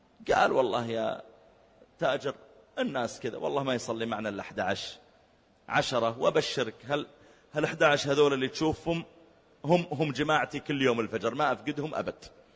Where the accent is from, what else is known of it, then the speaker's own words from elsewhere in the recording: Riyadh, Riyadh Province, Saudi Arabia; وأذكر في مسجد كبير عندنا في الرياض